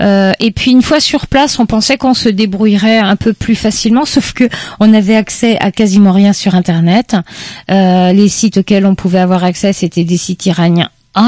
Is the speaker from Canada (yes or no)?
no; France; En tant que ressortissante française, comme je suis française